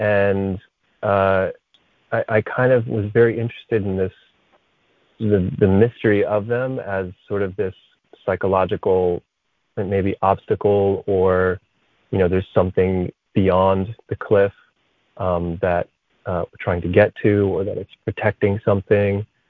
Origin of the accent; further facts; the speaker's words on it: Pennsylvania, United States; I grew up in Pennsylvania, and which is actually where I am right now, visiting my family.